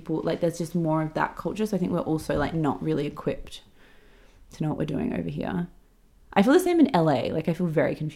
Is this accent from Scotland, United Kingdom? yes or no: no; London, United Kingdom; now in Australia; growing up in London